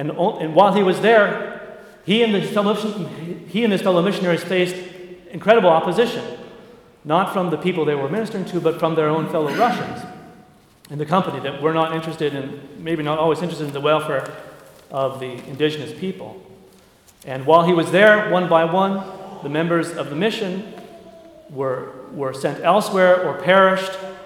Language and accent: English; Alaska, United States; I also have a great love for St. Herman because I grew up in Alaska.